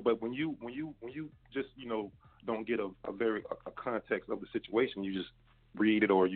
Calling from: Florida, United States; I'm calling in from Florida

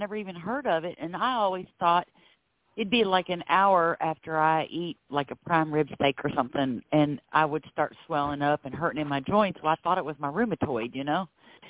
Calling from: Florida, United States; I'm calling from Florida.

